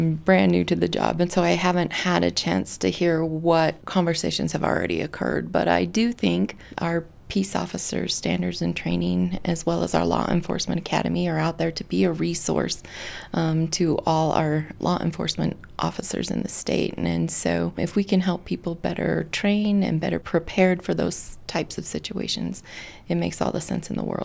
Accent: Wyoming, United States; growing up in Wyoming, well aware of our history with women's rights and being the first state to recognize women's right to vote

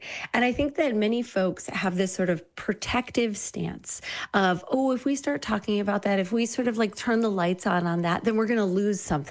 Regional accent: Midwest, United States; I grew up in the Midwest and I had no framework for how to talk about an intimate life.

